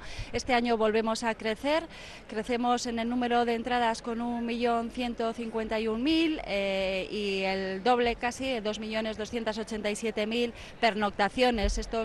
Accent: Bilbao, Basque Country, Spain; Yo creo que como bilbaína, pues, esto es una bilbainada

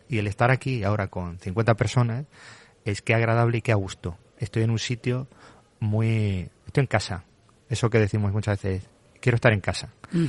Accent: Toledo, Castilla-La Mancha, Spain; vengo de vivir en un pueblo, soy de Toledo

